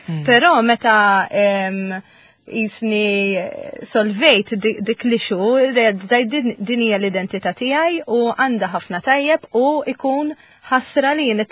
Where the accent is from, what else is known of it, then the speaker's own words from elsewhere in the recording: Cottonera, South Eastern Region, Malta; li aħna tal-Kottonera aħna proud li aħna minnaw għandna l-stigma fuqna